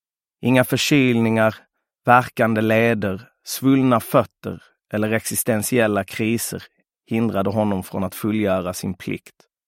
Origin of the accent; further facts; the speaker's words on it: Lund, Skåne, Sweden; Under hela min uppväxt i Lund sökte jag ett svar.